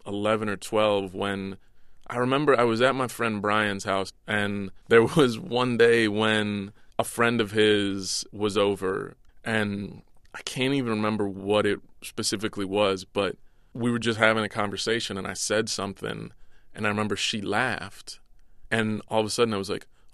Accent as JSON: {"language": "English", "country": "United States", "said": "I'm an American kid who grew up listening to predominantly hip-hop."}